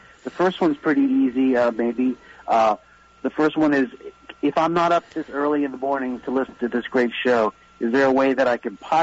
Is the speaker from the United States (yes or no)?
yes; New York City, New York, United States; now in Baltimore, United States; I'm a city guy. I was raised in New York City, and I've been living in Baltimore, Maryland since 87.